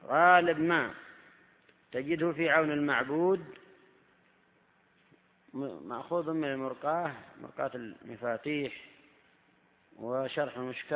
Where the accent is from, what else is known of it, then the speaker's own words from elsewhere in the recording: Yemen; ولا سيما عندنا في اليمن أيضا الكثير